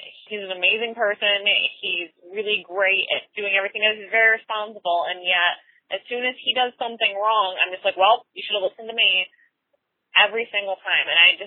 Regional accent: Northampton, Massachusetts, United States; I'm from Northampton, Massachusetts.

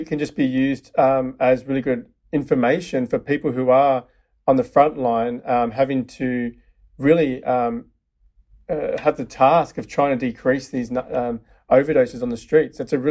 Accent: Melbourne, Victoria, Australia; now in San Francisco, United States; From Melbourne, Australia. Well, San Francisco.

